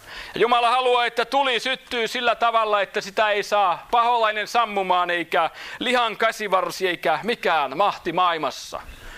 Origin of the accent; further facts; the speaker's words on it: Sysmä, Päijät-Häme, Finland; born there; se oli myöskin siellä Sysmän pitäjässä, missä minä olen syntynyt ja Hartolassa.